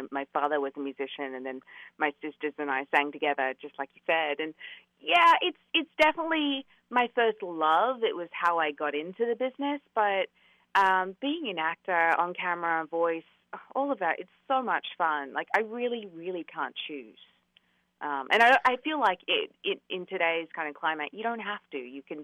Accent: Australia; accent: Australian; And also, I think at the time, stereotypically, I don't look, you know, like Australia

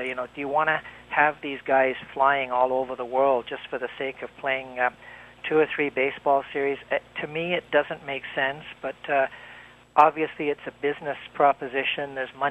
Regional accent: Canada; But, you know, as a Canadian, I guess I'm sort of a little bit biased there

